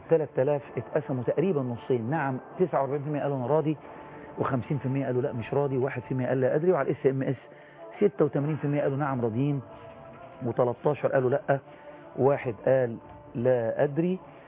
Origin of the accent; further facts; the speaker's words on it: Port Said, Port Said Governorate, Egypt; انا من بورسعيد